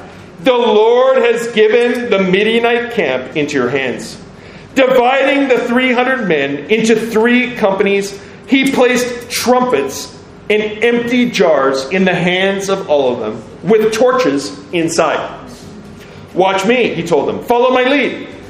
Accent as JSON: {"language": "English", "country": "Canada", "said": "I'm Canadian."}